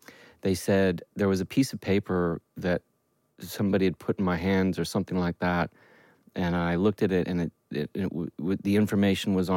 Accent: Los Angeles, California, United States; born there; I was born here in Los Angeles at what is now the Scientology Center, which was St. John's, I guess it was.

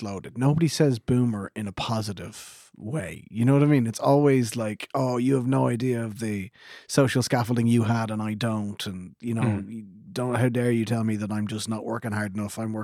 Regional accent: Ireland; Like you and I, Derek, we're boomers. We're the Irish version of baby boomers.

